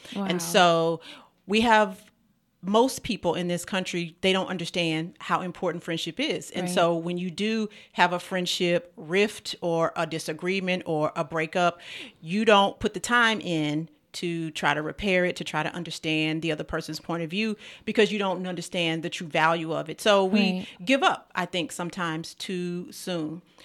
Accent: St. Louis, Missouri, United States; My background, I'm from St. Louis, Missouri. Shout out to any Midwest people out there.

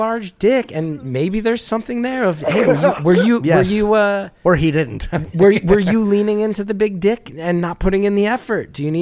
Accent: New Jersey, United States; and I'm from North Jersey. So I inherently just, you know, we grow up. Where we grew up, you just assume I'm not fucking good enough to make

